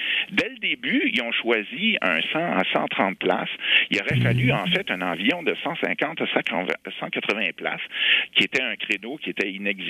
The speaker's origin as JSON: {"language": "French", "region": "Quebec", "country": "Canada", "said": "on était un peu fiers en tant que Québécois."}